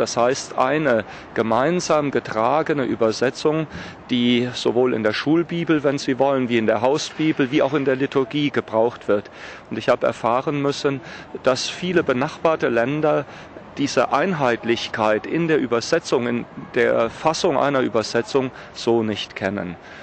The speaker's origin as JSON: {"language": "German", "country": "Germany", "said": "Wir dürfen nicht verschweigen als Deutsche"}